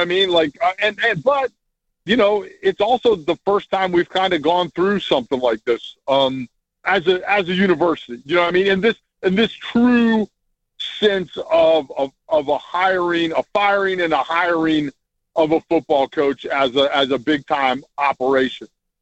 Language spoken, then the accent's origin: English; Virginia, United States; I grew up in Virginia. I almost went to Virginia Tech.